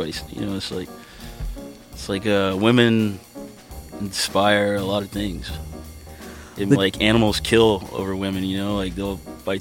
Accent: Austin, Texas, United States; also born or lived in Tucson, Arizona; born in Tucson, mm-hmm. Arizona. And then and I'd moved to Texas when I was, like, 4 or 5 years old. So I grew up there in Austin, pretty much.

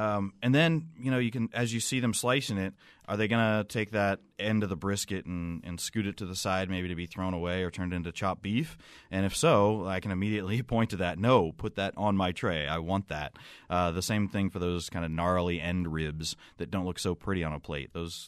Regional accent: Ohio, United States; I'm from Ohio.

